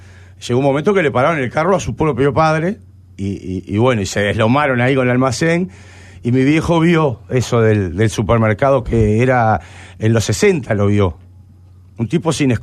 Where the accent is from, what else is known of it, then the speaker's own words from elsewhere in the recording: Montevideo, Uruguay; Yo en realidad nací en Lezica, pero bueno, vine como el año y medio para Millán y para la zona, Millán y Rafo. Es más Prado que Sayago, pero nosotros somos sayaguenses de corazón, el barrio es Sayago.